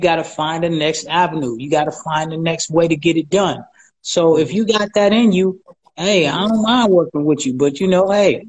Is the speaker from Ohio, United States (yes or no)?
yes; Cleveland, Ohio, United States; I'm actually from Cleveland. From Cleveland, Ohio.